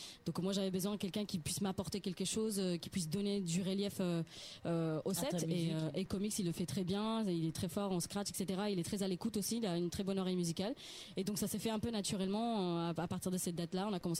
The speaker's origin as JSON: {"language": "French", "town": "Malaga", "region": "Andalusia", "country": "Spain", "tie": "born or raised there", "also_born_or_lived": "India / Portugal", "moved": "yes", "lives_now": "Lyon, France", "said": "quand j'avais 3 ans, je suis allée au Portugal. Donc j'ai vécu là-bas un an, j'ai fait la demande de nationalité. Après, j'ai déménagé en Espagne, à Malaga, où j'ai vraiment grandi. Et après, j'ai déménagé en France pour faire mes études et j'y suis restée"}